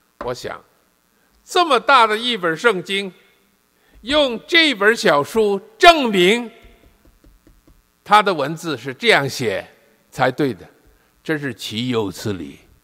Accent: China; 最低限度在我们中国人当中，有一些也参与他们聚会的人，他们应该明白。

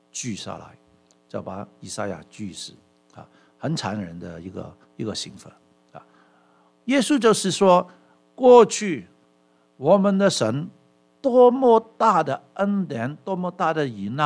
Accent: Hong Kong; 我从小就是在香港的民间宗教长大

